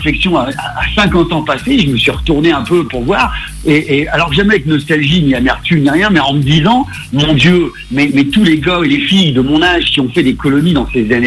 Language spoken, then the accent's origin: French; France; je suis un Français moyen dans le bon sens du terme.